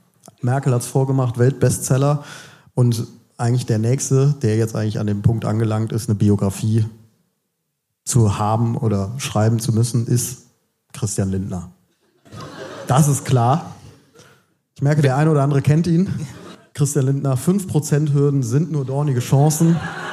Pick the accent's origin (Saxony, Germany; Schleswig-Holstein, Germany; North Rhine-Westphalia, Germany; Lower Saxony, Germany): North Rhine-Westphalia, Germany; Cologne; Denn bei uns in Köln, in unserer Heimatstadt, ist gerade